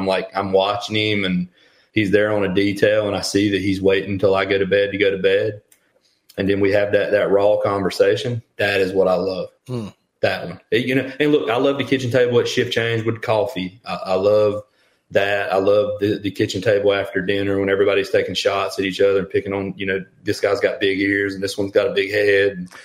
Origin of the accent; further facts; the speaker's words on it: the South, United States; I grew up in the South. Everybody hears my accent. They're thinking country music, Southern rock, blah, blah. I grew up in a very diverse community.